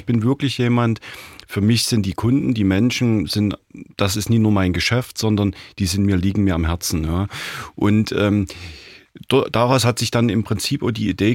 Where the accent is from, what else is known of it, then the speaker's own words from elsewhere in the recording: Großenhain, Saxony, Germany; Also Großenhain, es ist meine Heimatstadt und darauf bin ich auch stolz.